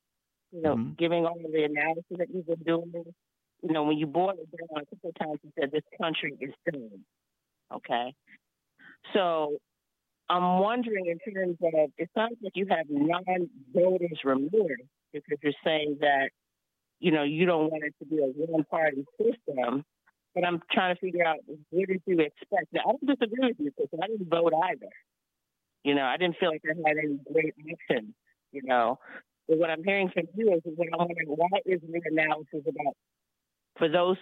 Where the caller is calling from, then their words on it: District Heights, Maryland, United States; from District Heights.